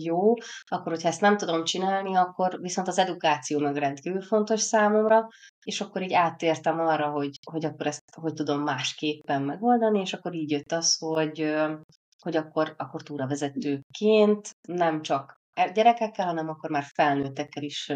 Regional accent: Békés, Hungary; én Békés megyében nevelkedtem, egy icipici faluban, tehát ott ilyen túl nagy dimbek, dombok nem voltak

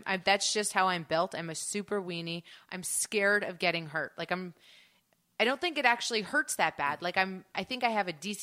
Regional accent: Canada; I'm Canadian. You do want me on the team.

